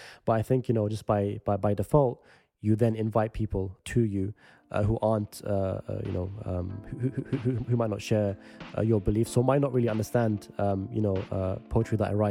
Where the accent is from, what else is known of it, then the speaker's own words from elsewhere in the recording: London, United Kingdom; whenever I go to America and people hear I'm from London